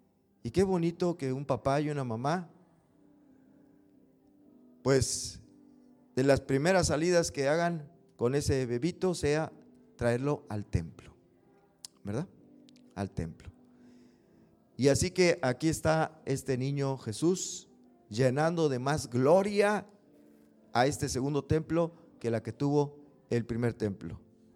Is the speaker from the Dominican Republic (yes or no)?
no; Mexico; Nosotros somos mexicanos y tenemos a Jesucristo como el deseado, ¿verdad?